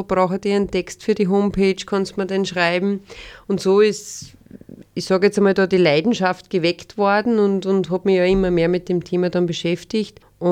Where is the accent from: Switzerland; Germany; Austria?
Austria; Destillieren hat ja eine lange Tradition bei uns in Österreich